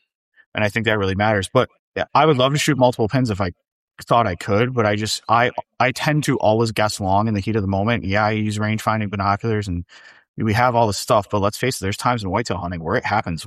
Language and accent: English; Syracuse, New York, United States; And, you know, growing up in Syracuse and hunting in that area, people hear about Buffalo because it's a bigger city.